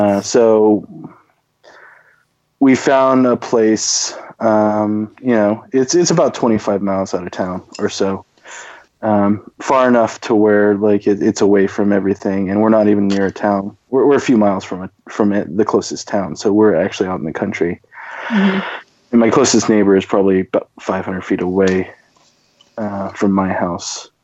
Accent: Philippines; born there; Yeah, I was born in the Philippines.

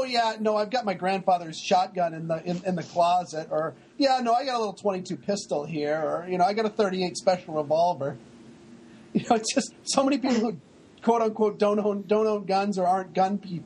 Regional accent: Massachusetts, United States; and they found out I was from Massachusetts

